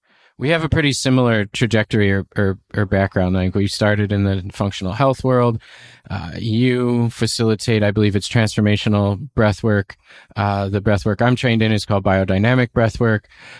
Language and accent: English; United States; you know, you're in the UK, I'm from the States.